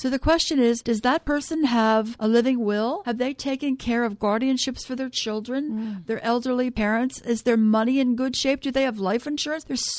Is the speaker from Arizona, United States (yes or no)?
no; Norristown, Pennsylvania, United States; I'm a local girl. I was raised in Norristown and went to Norristown schools